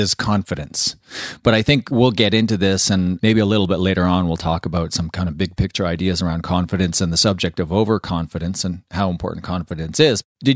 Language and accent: English; Canada; and I should know because I'm Canadian, it's one of our official languages.